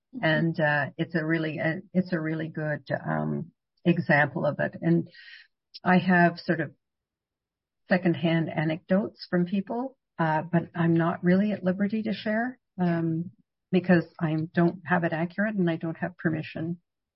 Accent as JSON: {"language": "English", "country": "Canada", "said": "And, I frankly, as a Canadian, I really question why it's like that."}